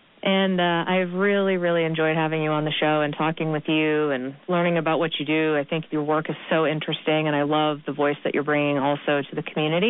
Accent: Massachusetts, United States; So you'll be flying out to where I'm from. I'm from Massachusetts

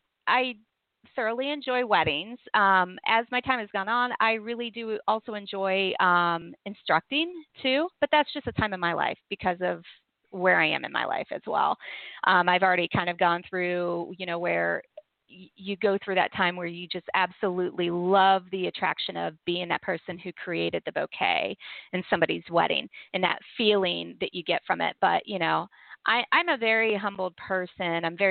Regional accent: Wooster, Ohio, United States; started off in my hometown of Worcester, Ohio, which is about 2 hours north of Columbus.

